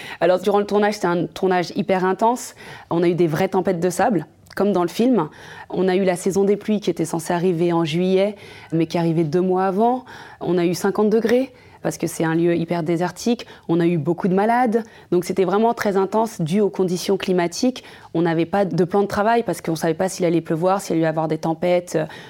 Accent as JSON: {"language": "French", "country": "France", "tie": "born or raised there", "said": "Moi, je suis née ici, j'ai grandi ici, mais je suis d'originaire du Sénégal"}